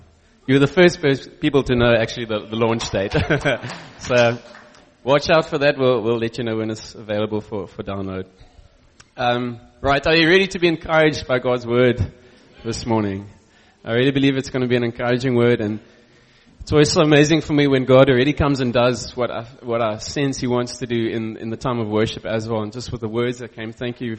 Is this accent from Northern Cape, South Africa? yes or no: no; Stellenbosch, Western Cape, South Africa; I'm from Stellenbosch.